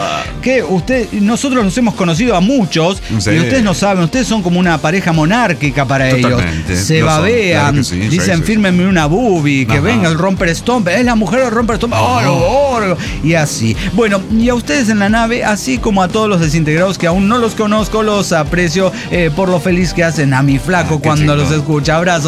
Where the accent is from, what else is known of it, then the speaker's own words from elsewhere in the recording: Nueve de Julio, Buenos Aires Province, Argentina; also born or lived in Olavarría; vivía en Olavarría. Luego de un paso fugaz por esa ciudad, 10 años, me volví a mi ciudad natal, que es 9 de julio, provincia de Buenos Aires.